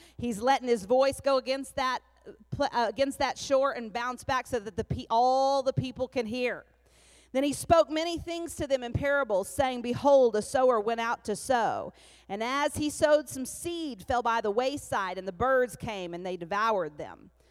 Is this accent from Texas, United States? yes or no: yes; Amarillo, Texas, United States; now in Kentucky, United States; Now, I'm from Amarillo, but I've lived in Kentucky for 16 years.